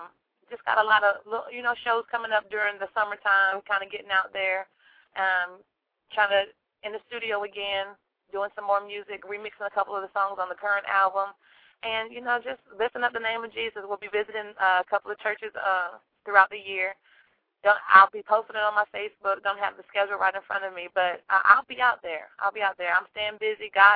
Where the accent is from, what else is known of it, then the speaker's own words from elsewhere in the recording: North Carolina, United States; accent: southern drawl; But no, I'm from North Carolina. I'm sure you can hear that southern drawl a little bit.